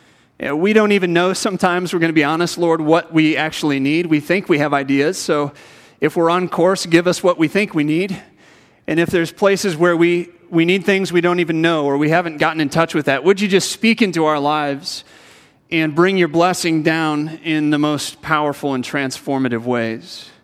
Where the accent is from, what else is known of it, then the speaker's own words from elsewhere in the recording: Rock Island, Illinois, United States; I grew up in Rock Island, Illinois.